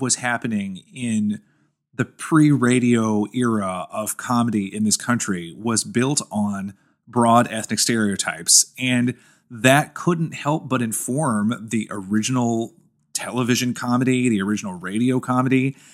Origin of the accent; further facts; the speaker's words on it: Tennessee, United States; even though I grew up in Tennessee, and I'm currently in Tennessee, we would tell jokes about rednecks and things, too.